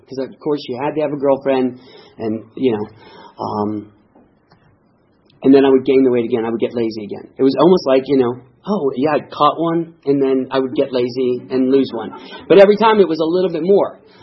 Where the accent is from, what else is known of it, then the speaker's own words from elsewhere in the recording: Midwest, United States; and I grew up in the Midwest, and there were two things that we had to do to get by in our family. I grew up in a big family.